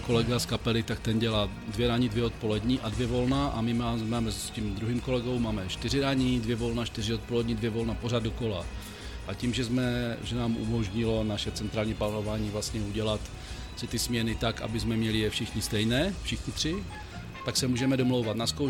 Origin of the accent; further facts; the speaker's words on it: Ostrava, Moravian-Silesian Region, Czechia; protože jsem z Poruby, takže mám 10 minut do práce.